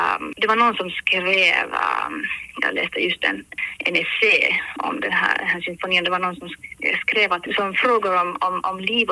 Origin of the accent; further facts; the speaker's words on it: Helsinki, Uusimaa, Finland; Jag kommer från Finland. Jag bor i Helsingfors och här är jag också uppvuxen.